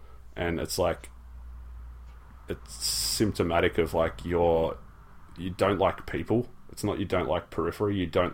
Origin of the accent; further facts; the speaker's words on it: Australia; Then I realize that I'm just an Australian and it doesn't matter.